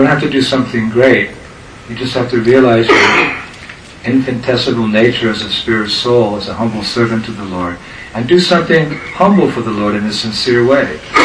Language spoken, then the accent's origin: English; United States; I said, oh, I'm from America.